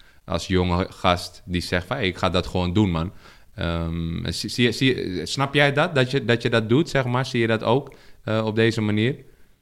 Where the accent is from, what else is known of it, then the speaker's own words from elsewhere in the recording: Amsterdam, North Holland, Netherlands; wij zijn trotse Amsterdammers